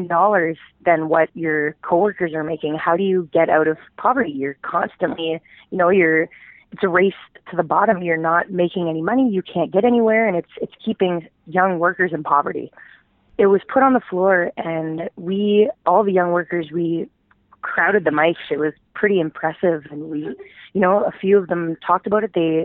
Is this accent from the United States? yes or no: no; Niagara Falls, Ontario, Canada; I know I'm from Niagara Falls and we had an organizing drive at the casino.